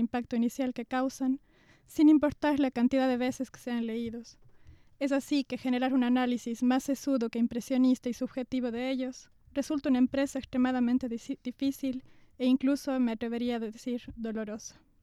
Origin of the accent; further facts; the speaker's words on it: Cuenca, Azuay, Ecuador; yo no soy de Ambato, yo soy cuencana, una ciudad de la sierra también de Ecuador.